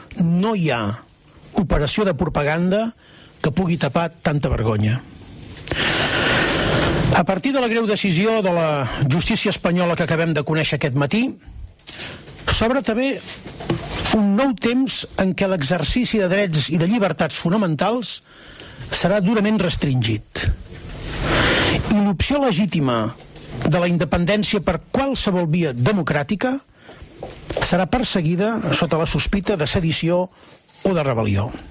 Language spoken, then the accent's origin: Catalan; Catalonia, Spain